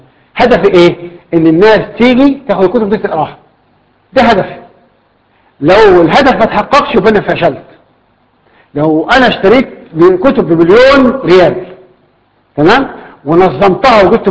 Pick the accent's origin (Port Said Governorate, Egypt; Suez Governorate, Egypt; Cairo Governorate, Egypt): Cairo Governorate, Egypt; Cairo; في عندنا في القاهرة دلوقتي